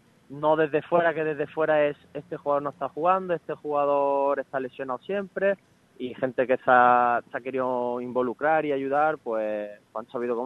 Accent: Málaga, Andalusia, Spain; yo soy de aquí, yo soy del Málaga

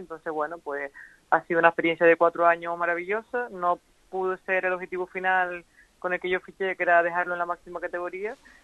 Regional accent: Canary Islands, Spain; para mí como una canaria más es un orgullo porque encima de eso yo no lo pude vivir, yo me tuve que ir muy joven de mi casa a otra isla

